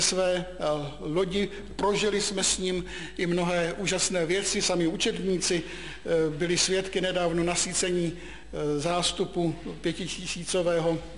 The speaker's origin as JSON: {"language": "Czech", "town": "Brno", "region": "South Moravian Region", "country": "Czechia", "said": "Tomu se jako Brňák smát nemůžu, pochopitelně."}